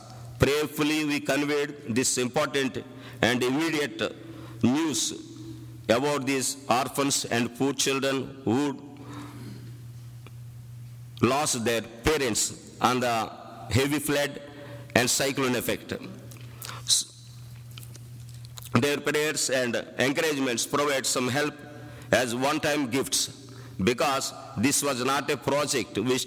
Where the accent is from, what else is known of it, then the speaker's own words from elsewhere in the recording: Andhra Pradesh, India; English is a second language; I was born here in Raleigh, brought up since lower school and high school graduation was completed here in Raleigh